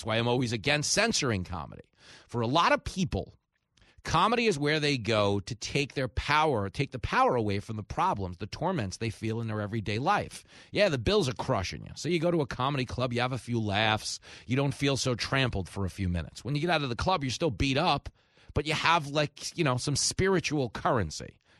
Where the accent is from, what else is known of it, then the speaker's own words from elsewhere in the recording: New York, United States; So growing up in New York, knowing I had such a kick out of it, I had always romanticized those other faraway cities I'd see on TV.